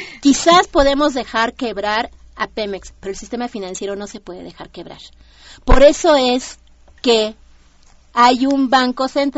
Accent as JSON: {"language": "Spanish", "country": "Mexico", "said": "primero somos nosotros, los mexicanos"}